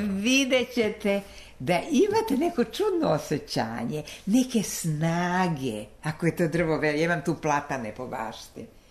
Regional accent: Novi Banovci, Vojvodina, Serbia; Ja sam odrasla u Novim Banovcima i išla sam u školu sa Švabima, nemački. I Hrvati su bili u Novim Banovcima. Kod kuće su moji govorili slovački.

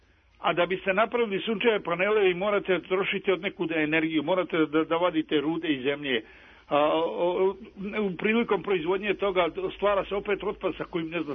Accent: Mačvanska Mitrovica, Vojvodina, Serbia; ja nisam iz Beograda, ja sam iz Mačvanske Mitrovice.

